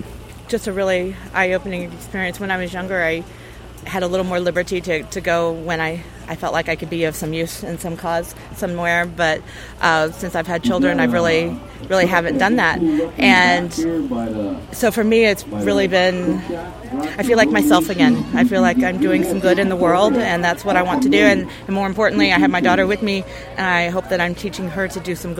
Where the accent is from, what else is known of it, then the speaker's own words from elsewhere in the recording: Missouri, United States; We're from near Springfield, Missouri.